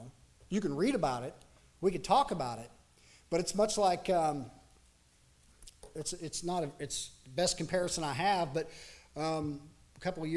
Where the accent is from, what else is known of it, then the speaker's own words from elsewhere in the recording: Washington, United States; born there; Now, for me, I was born up in the Cascade Mountains up in Washington, so I've seen some pretty country.